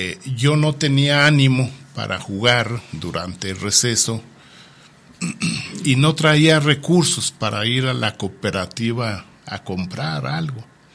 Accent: Coneto de Comonfort, Durango, Mexico; born there; Yo nací en Coneto de Comonfort, Durango

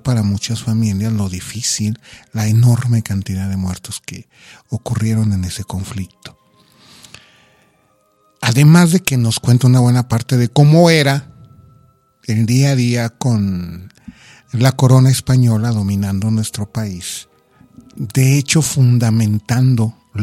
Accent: Mexico; lo sentimos como mexicanos. Desde luego tenemos este sentido de obligación de decir que son mexicanos

